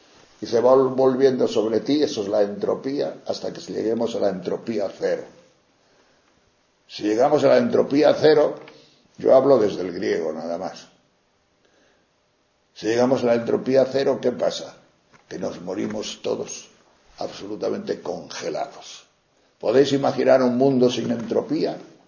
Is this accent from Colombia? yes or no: no; Castile and León, Spain; haciendo allá por mi tierra, por los picos de Europa de León